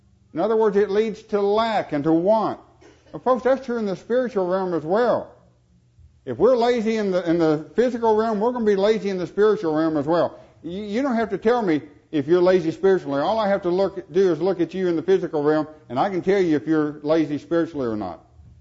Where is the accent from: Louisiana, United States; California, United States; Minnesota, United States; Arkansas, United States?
Arkansas, United States; born there; I was born in Figure 5, Arkansas, with modest parents.